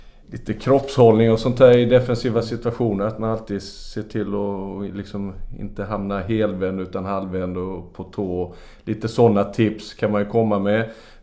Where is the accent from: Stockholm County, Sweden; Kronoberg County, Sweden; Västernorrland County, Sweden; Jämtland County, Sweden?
Kronoberg County, Sweden; Växjö; moved away; jag har ju sett alla Östers allsvenska matcher från jag var ett år till jag flyttade från Växjö i stort sett.